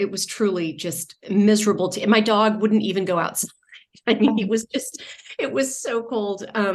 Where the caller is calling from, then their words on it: New York City, New York, United States; I am in from New York City at the moment.